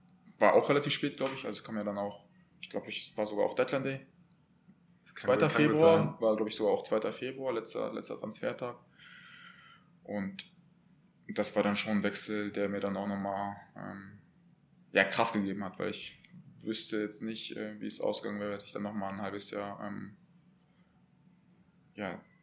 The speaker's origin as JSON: {"language": "German", "region": "North Rhine-Westphalia", "country": "Germany", "said": "Ich komme ja auch aus der Region"}